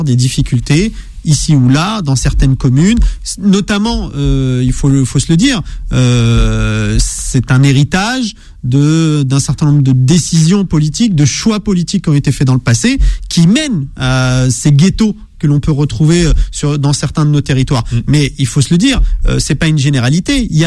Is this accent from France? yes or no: yes; La Courneuve, Île-de-France, France; Moi j'ai grandi au 4000 à la Courneuve, donc je peux vous dire, c'est une réalité, ce que vous décrivez.